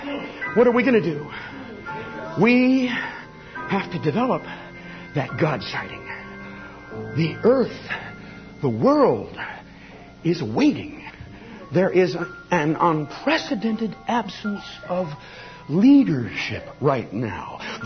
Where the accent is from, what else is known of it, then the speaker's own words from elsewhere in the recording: United States; I'm an American, I really do believe that everything on the shelves has no memory, no history, no past.